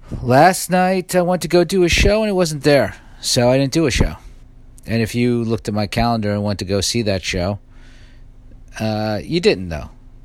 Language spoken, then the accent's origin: English; New York, United States; I was in Texas. Some dude's like, where are you from? Like, I'm from New York.